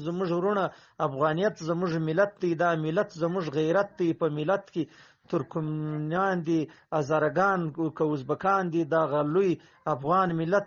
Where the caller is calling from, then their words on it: Quetta, Balochistan, Pakistan; جنوبی پښتونخوا کوټه برشو.